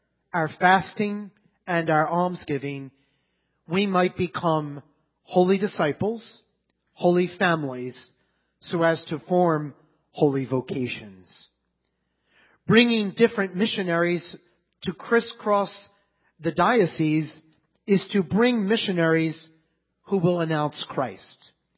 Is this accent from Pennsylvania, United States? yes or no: yes; Philadelphia, Pennsylvania, United States; when in my hometown of Philadelphia, he spoke at the Eucharistic Congress.